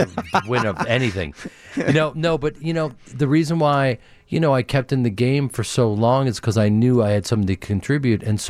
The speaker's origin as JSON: {"language": "English", "town": "Chicago", "region": "Illinois", "country": "United States", "tie": "born or raised there", "said": "I grew up in Chicago with these incredible audiences that will show up"}